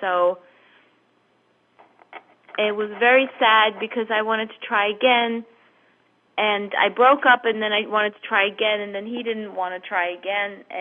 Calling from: New York, United States; New York.

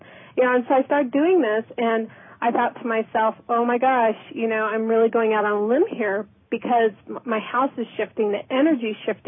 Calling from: Colorado, United States; Colorado.

